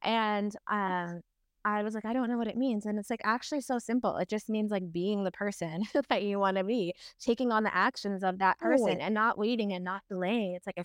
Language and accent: English; Ontario, Canada; now in British Columbia, Canada; I'm from Ontario, so I'm up in Canada. And I moved from Ontario to British Columbia, so like the other side of the country.